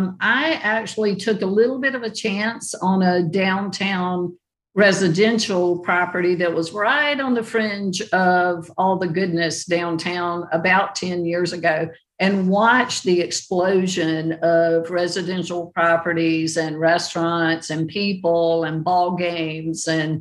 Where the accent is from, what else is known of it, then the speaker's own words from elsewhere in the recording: South Carolina, United States; You're actually right. It's South Carolina. I live in South Carolina and have my whole life.